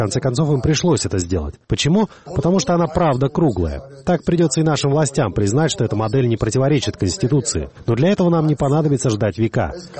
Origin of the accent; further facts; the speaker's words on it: Georgia; Мы грузины, кровь у нас кипит